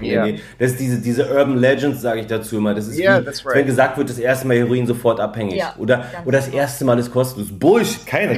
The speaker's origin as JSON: {"language": "German", "region": "East Germany", "country": "Germany", "said": "ich komme halt ursprünglich aus dem Osten"}